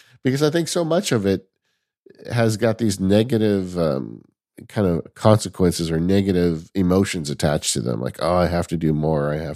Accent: the West, United States; I can tell you, growing up in the West, you know, we would go out to ghost towns when I was a kid.

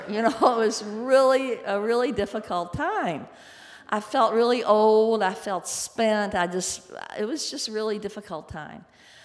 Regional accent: Louisville, Kentucky, United States; I grew up in Louisville, Kentucky, and in my generation, gently reared young ladies were treated to tap and ballet lessons by their parents.

